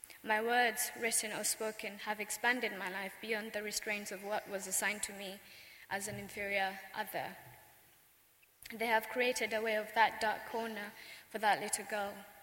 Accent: Rwanda; first language Kinyarwanda; English is a second language; I had to defer to them because the name Tutsi was a mark of inferiority. In my native tongue, Kinyarwanda, we have a saying that the name is the person.

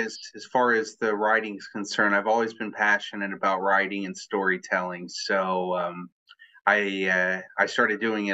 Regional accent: Dallas, Texas, United States; But Deep Ellum is where we spent a lot of time growing up in North Dallas. So Deep Ellum's the South Dallas. That's completely expanded, but that's where I grew up.

